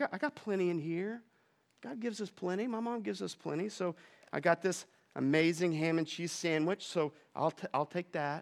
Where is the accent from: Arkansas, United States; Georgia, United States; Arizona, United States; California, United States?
Arkansas, United States; Hey, I'm from Arkansas, so I can pick on Arkansas, right?